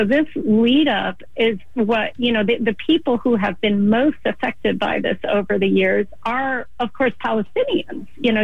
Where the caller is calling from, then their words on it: Washington, District of Columbia, United States; So it's nice to be speaking to a Bay Area audience, even though I'm joining you from Washington, D.C.